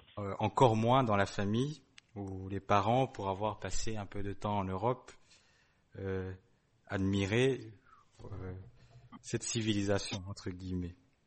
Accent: Burundi; Je viens du Burundi, un pays qui fut colonisé par l'Allemagne et puis par la Belgique.

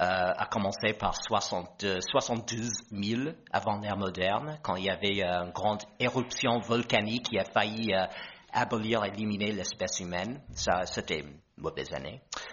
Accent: United States; en tant qu'Américain, je veux dire que ça, c'était aussi cité par

